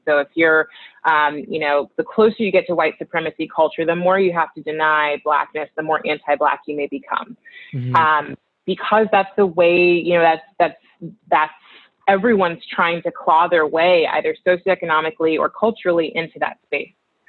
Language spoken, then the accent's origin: English; Oakland, California, United States; Like, I grew up in Oakland, which is diverse